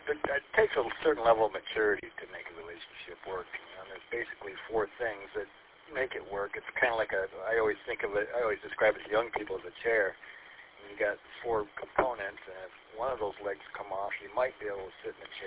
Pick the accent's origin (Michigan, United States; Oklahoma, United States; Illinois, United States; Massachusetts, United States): Michigan, United States; Fenton; I grew up on Lake Fenton itself, off of Toya Road in Crane.